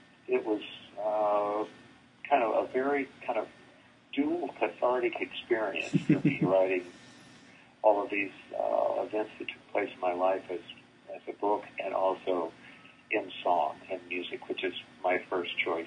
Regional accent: Florida, United States; I was born and raised in North Florida

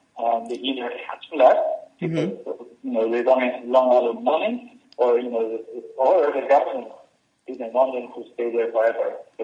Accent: Sichuan, China; the earthquake happened in Sichuan in China in 2008, the epicenter is very close to my hometown. So, you know, I'm from there, and my hometown was destroyed.

